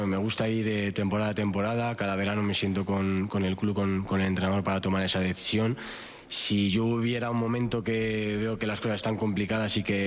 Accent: Spain; como jugador de la casa, como jugador español

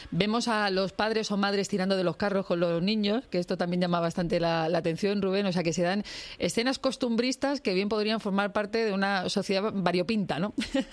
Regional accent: Madrid, Community of Madrid, Spain; Hay que ver cómo somos los de Vallecas, ¿eh?

